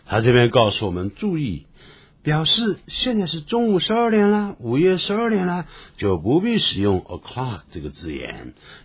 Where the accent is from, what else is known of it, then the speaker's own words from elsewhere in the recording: China; 那我们中国人算数是最厉害的，对不对？